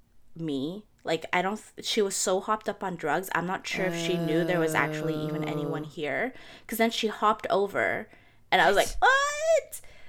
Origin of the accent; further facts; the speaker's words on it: Toronto, Ontario, Canada; maybe because this is me growing up in Jane and Finch.